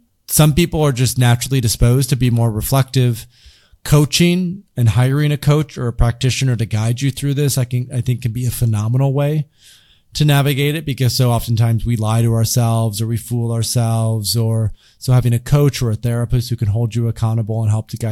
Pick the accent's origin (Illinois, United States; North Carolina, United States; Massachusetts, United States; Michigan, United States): Michigan, United States; Grand Rapids; I grew up in the Midwest in Grand Rapids, Michigan, pretty traditional part of the United States.